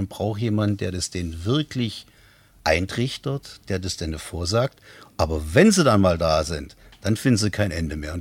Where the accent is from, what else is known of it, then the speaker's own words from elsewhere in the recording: Berlin, Germany; born there; Ich bin garantierter gebürtiger Berliner. Und zwar Westberliner. Ich betone das nochmal. Und ich habe halt, die Berliner haben extra eine Schnauze. Eine ganz freche Schnauze, man muss sich durchsetzen können.